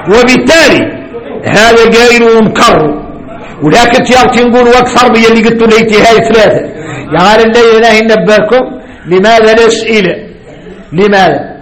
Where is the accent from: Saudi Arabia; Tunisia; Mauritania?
Mauritania; مشكلتنا احنا موريتاني